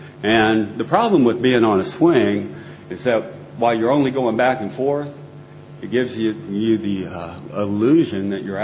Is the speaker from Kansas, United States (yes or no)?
no; Akron, Ohio, United States; born there; I was born in Akron, Ohio. I need to qualify myself here a little bit. Akron, Ohio, birthplace of AA.